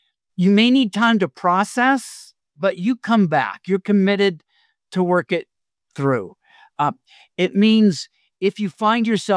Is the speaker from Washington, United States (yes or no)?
yes; Washington, United States; I grew up around Seattle, just south of Seattle, and we would go hiking up on Mount Rainier